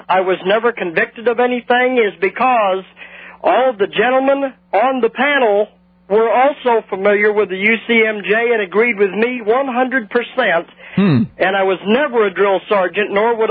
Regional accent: New Orleans, Louisiana, United States; And I'm originally from New Orleans, so obviously we didn't get any snow

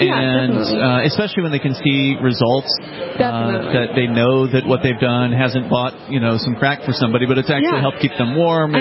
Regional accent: Keene, New Hampshire, United States; We're from Keene, New Hampshire.

